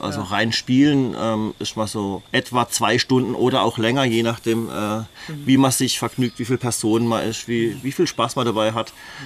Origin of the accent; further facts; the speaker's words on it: Emmendingen, Baden-Württemberg, Germany; now in Hochschwarzwald, Germany; Ich komme aus Emmendingen ursprünglich. Mhm. Vor 15 Jahren in Hochschwarzwald gekommen